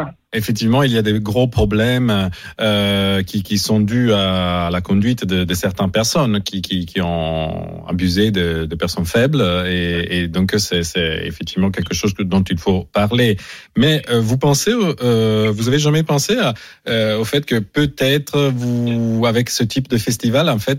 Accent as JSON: {"language": "French", "country": "Italy", "said": "et je suis italien aussi, donc tout le monde peut arriver."}